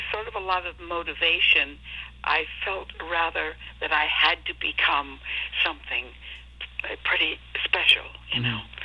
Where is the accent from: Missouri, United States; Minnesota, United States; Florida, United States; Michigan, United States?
Minnesota, United States; I'm from Minnesota